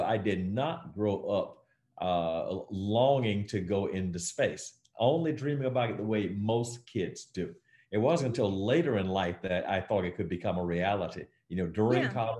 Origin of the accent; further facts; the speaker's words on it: Miami, Florida, United States; When I was a kid growing up in Miami, the space program was interesting to me.